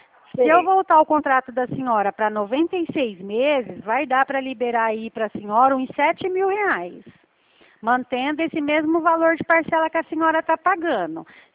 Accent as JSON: {"language": "Portuguese", "region": "Paraná", "country": "Brazil", "said": "eu também sou do Paraná, mas eu sou aqui já já quase da divisa com São Paulo."}